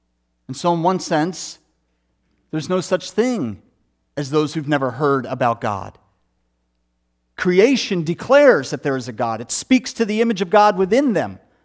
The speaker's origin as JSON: {"language": "English", "region": "Pennsylvania", "country": "United States", "tie": "born or raised there", "said": "I grew up outside of Philadelphia. We would go down to the southern Jersey Shore for vacation."}